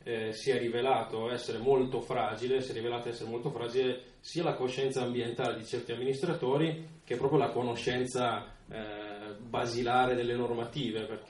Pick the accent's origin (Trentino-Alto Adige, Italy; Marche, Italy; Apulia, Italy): Trentino-Alto Adige, Italy; questo almeno io lo vedo da Trentino